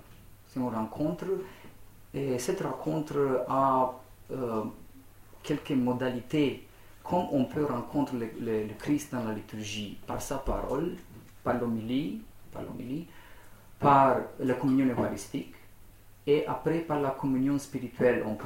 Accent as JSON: {"language": "French", "town": "Sibiu", "region": "Sibiu County", "country": "Romania", "second_language": "French", "said": "Je travaille à la faculté de théologie du Sibiu en Transylvanie."}